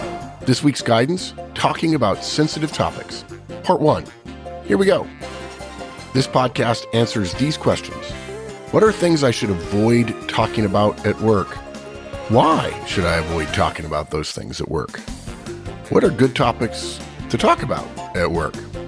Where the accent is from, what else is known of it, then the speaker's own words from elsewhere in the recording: United States; I'm an American, you're a Brit.